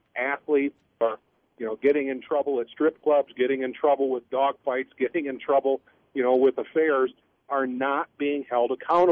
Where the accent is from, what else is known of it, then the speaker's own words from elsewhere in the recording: Illinois, United States; I'm from Central Illinois, a strong Republican county. The county voted for Obama as well.